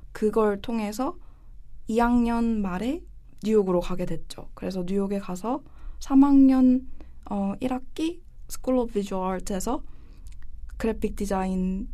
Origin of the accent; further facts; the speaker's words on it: South Korea; 저는 쭉 한국에서 자라왔고 그리고 대학교도 한국에서 진학을 했어요.